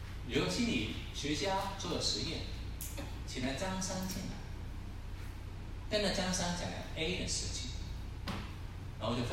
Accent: Guangdong, China; 我现在服侍做主要是国语言，我是广东人，你知道吗？你现在要我就广东话讲到很困难的

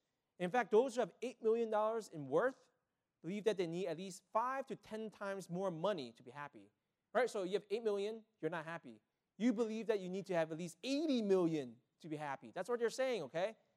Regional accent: Malaysia; my brother and I, we grew up in Malaysia

